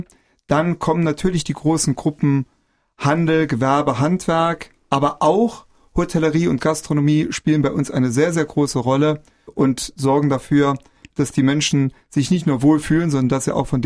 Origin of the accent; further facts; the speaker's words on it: Nalbach, Saarland, Germany; am Littermannkreuz in Nalbach, da wo ich herkomme